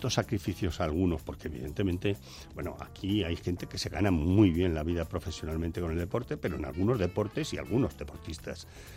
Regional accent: Spain; pues me pareció como español una imagen insuperable

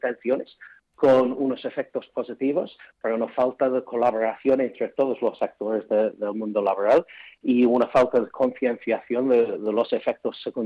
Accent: England, United Kingdom; Spanish is a second language; now in Spain; Sí, yo soy inglés y una de las primeras frases que aprendí cuando aterricé en España hace 20 años fue hecho la ley, hecho la trampa.

